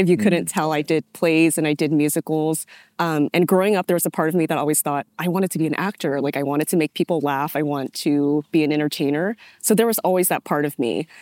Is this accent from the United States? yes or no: yes; San Jose, California, United States; also born or lived in Lawrenceville, Georgia; I grew up in San Jose, California. Actually, I was born in Lawrenceville, Georgia, but I don't talk about that too much because I don't have any recollection of Georgia, but spent most of my life in San Jose.